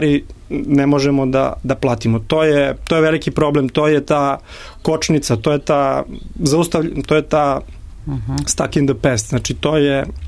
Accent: Serbia

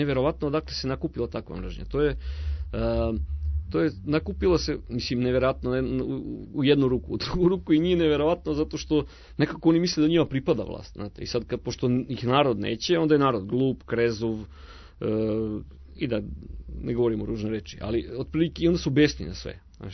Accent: Vršac, Vojvodina, Serbia; born there; ja sam rođen iz Vršca

